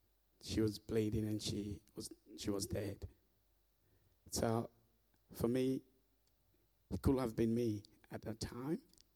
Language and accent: English; Sierra Leone; I grew up in Sierra Leone. It's just in the west coast of Africa.